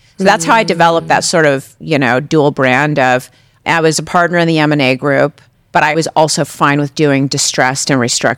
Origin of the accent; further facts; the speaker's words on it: Los Angeles, California, United States; I was born and raised in Los Angeles. We still live in Los Angeles, you know